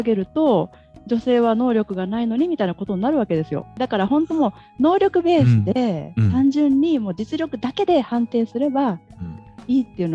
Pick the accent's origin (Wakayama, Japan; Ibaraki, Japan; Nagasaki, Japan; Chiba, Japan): Wakayama, Japan; 和歌山なんです、和歌山なんですけど。